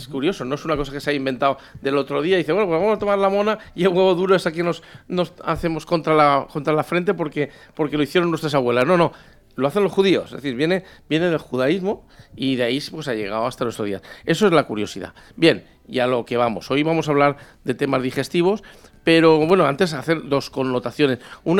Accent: Llaurí, Valencian Community, Spain; Típico de Játiva, típico de Yaurí, mi pueblo.

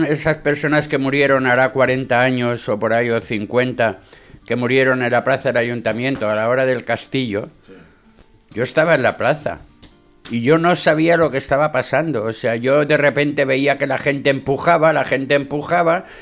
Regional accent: Valencian Community, Spain; es que siendo valenciano y sabiendo la experiencia que tenemos con la lluvia

